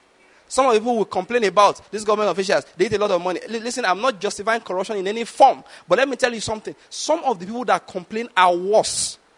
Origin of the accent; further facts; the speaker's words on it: Nigeria; Listen, I have noticed as a Nigerian that the problem with Nigerians, apart from corruption, is that they are inherently oppressors.